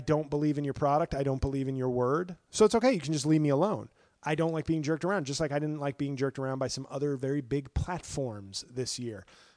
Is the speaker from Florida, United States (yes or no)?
no; New York, United States; I've always said I'm a born and bred New Yorker, but you know what? I think I am I'm probably a Midwesterner at heart.